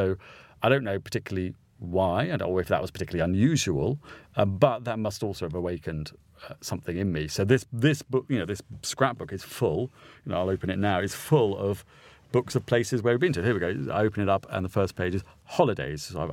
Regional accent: St Albans, East of England, United Kingdom; I grew up in St Albans, small cathedral city, lots of amazing, interesting architecture to see

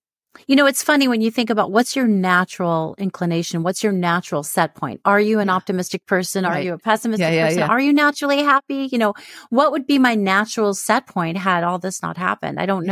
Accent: New York, United States; Because I grew up in New York for the most part.

